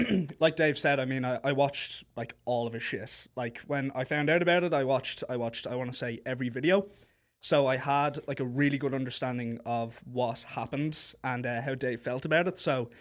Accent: Ireland; And I'm Irish, of course.

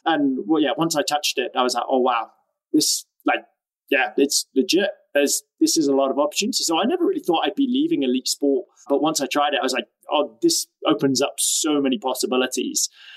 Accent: South of England, United Kingdom; accent: southern English; not in Texas, my accent's not from there, but like from in the south of England

